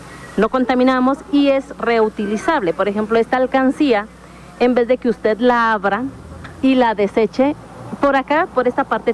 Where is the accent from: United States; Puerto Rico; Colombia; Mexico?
Mexico; Cuernavaca, Morelos; Venimos de aquí de Cuernavaca.